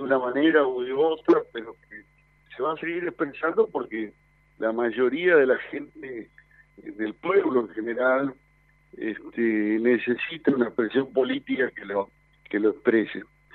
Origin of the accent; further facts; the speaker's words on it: Argentina; Y mi deseo, no como peronista, como argentino, ¿no? Como argentino